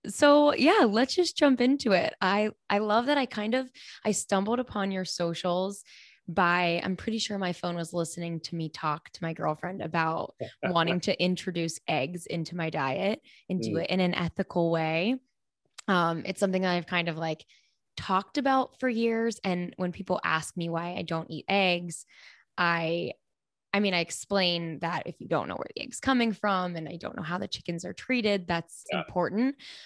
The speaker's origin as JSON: {"language": "English", "town": "Pittsburgh", "region": "Pennsylvania", "country": "United States", "said": "I'm from Pittsburgh. Like we have the Pirates."}